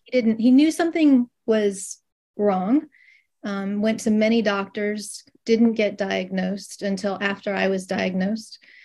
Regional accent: New Hampshire, United States; now in Frederick, United States; I'm originally from New Hampshire, southern New Hampshire. I live in outside of Frederick, Maryland now, and that's about an hour outside of D.C. and an hour outside of Baltimore.

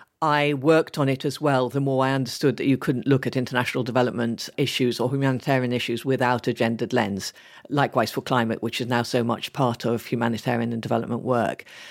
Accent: Ethiopia; I grew up in Ethiopia and that was the main influence on me. But then I used to come, even very young, to the UK during the summer holidays.

